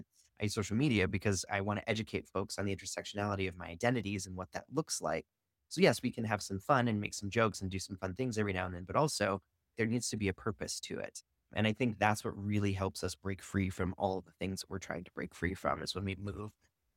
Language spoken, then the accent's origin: English; Wyoming, United States; So growing up in Wyoming, my dad and his brothers are very much men who like to hunt and to fish.